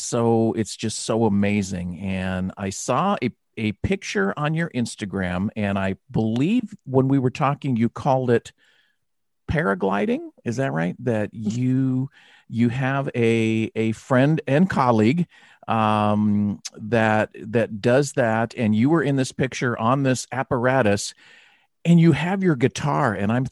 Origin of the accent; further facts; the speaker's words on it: San Fernando Valley, California, United States; I grew up in the San Fernando Valley 100 years ago